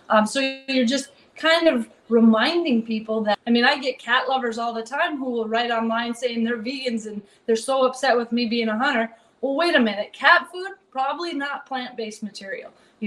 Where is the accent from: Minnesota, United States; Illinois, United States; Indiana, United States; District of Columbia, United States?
Minnesota, United States; Paynesville; So I grew up in Painesville. It's just a tiny little town with about 2,500 people between St. Cloud and Wilmer. So west central Minnesota, small town life, absolutely loved it.